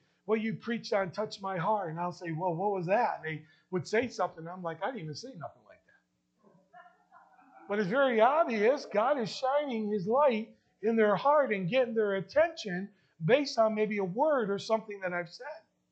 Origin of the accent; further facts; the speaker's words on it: Danbury, Connecticut, United States; I'm sure if you were to go back to my hometown in Danbury, Connecticut, and you would talk to those that are my age and went to the school that I went